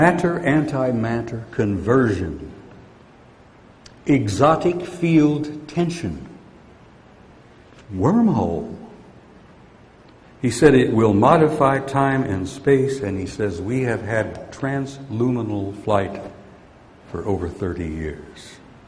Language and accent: English; Arizona, United States; I'm from Arizona. I baked my gourd in Phoenix for the last 6 to 8 months, and I lose it sometimes.